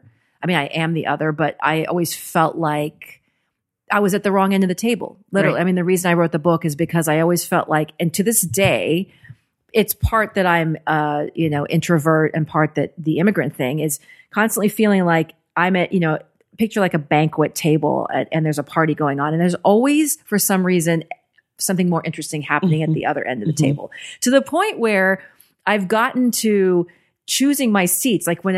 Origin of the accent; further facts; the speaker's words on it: Kentucky, United States; also born or lived in Iraq; now in Los Angeles, United States; I am originally from Iraq. I grew up in Kentucky, and I came to LA after majoring in journalism in undergrad